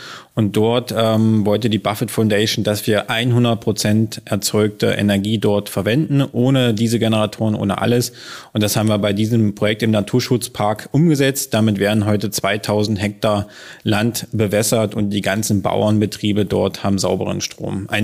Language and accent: German; Wittenberg, Saxony-Anhalt, Germany; Tesvolt haben wir hier gegründet, weil wir auch hier aufgewachsen sind. Wir sind hier geboren in Lutherstadt Wittenberg und wollten halt dort auch arbeiten, wo wir geboren sind. Und nicht in der Großstadt, sondern auch im Grünen, wo unsere Kinder aufwachsen.